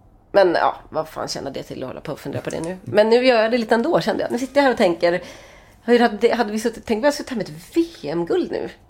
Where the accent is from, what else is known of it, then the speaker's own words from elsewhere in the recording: Sweden; fast vi är från Sverige.